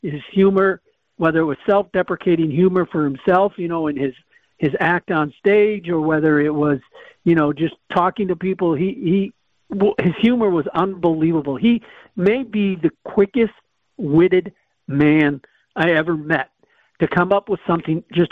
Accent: Milwaukee, Wisconsin, United States; I grew up in the Milwaukee area. I remember going to games as a kid at County Stadium, sitting in the bleachers for $2.

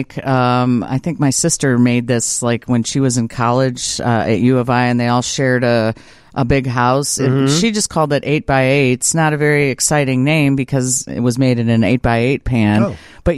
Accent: Brookfield, United States; Because I'm just from Brookfield. I'm not really from the South.

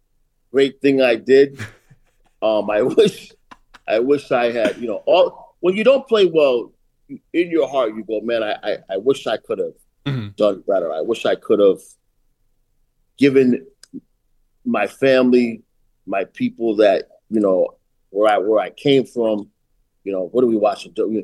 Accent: Connecticut, United States; You know, I'm from, you know, the tri-state area. I went to school in Pauling, New York. I'm from Connecticut. I went to school, college in Jersey.

